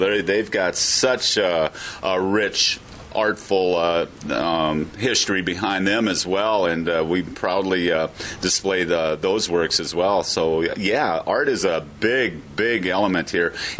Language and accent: English; North Dakota, United States; I was born and raised here in Billings County